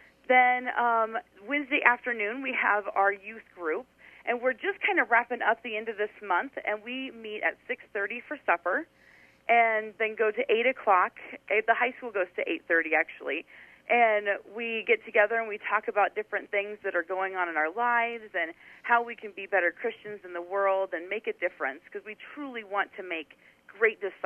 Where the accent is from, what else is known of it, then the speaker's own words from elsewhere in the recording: Riverton, Iowa, United States; I'm originally from Riverton, Iowa, which is way down south